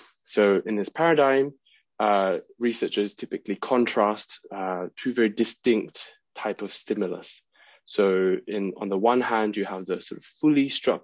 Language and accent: English; Malaysia; moved away as an adult; now in London, United Kingdom; I was born and raised in Malaysia. And then after that, I moved to London to study linguistics in my undergraduate.